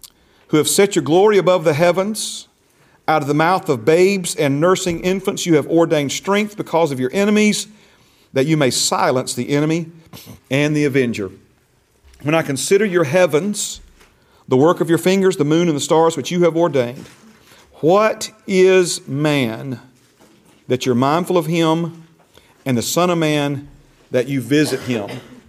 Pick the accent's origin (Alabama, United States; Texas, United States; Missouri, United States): Alabama, United States; accent: country drawl; I'm from South Alabama. Amen. So praise God. Or Southern United States, state of Alabama. So we have a country drawl here.